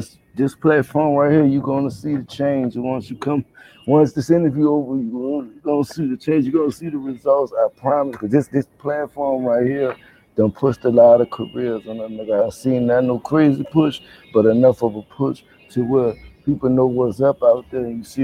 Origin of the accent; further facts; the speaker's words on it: New Orleans, Louisiana, United States; That's who I'm from New Orleans. We believe in having fun.